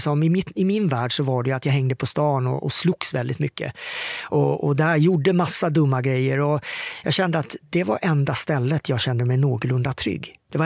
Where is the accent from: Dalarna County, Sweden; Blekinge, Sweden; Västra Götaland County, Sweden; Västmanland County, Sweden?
Blekinge, Sweden; Mörrum; som 10 månader gammal, så kom jag till Sverige. Ner till Murrum i Blekinge, till mina föräldrar. Mamma Anita, pappa Björn. Och där växte jag upp.